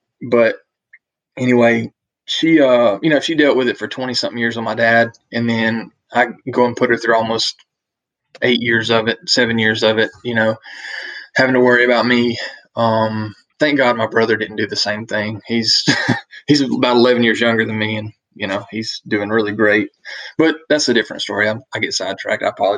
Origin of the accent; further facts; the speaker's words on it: Jasper, Alabama, United States; I went to rehab about a week later in Florence, Alabama, which is where I live now. And I'm from Jasper, which is where I'm at right now, but which is about 45 minutes north of Birmingham.